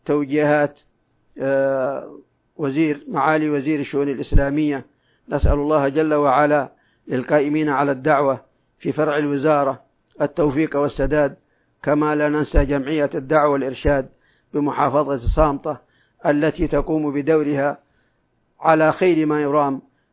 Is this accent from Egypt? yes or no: no; Saudi Arabia; بلادنا المملكة العربية السعودية